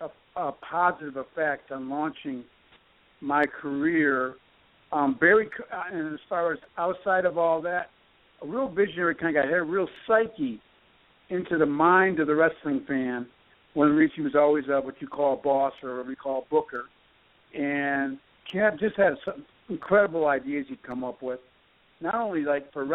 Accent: Buffalo, New York, United States; I grew up in Buffalo, New York. I love Buffalo and where I'm from. I'm very proud of where I'm from.

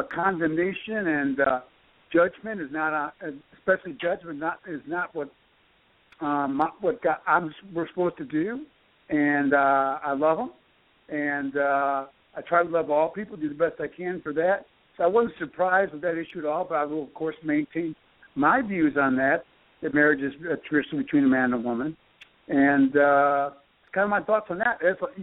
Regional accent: Buffalo, New York, United States; I grew up in Buffalo, New York. I love Buffalo and where I'm from. I'm very proud of where I'm from.

